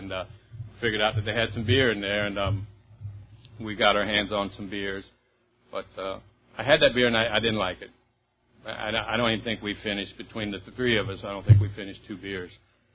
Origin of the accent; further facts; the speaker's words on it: Columbus, Ohio, United States; I was born and raised in Columbus, Ohio, the youngest of six children.